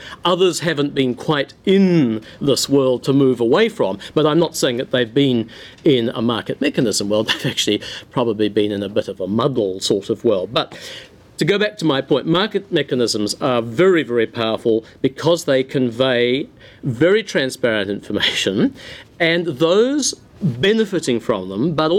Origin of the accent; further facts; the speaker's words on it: New Zealand; I come from New Zealand, and my country has just put in place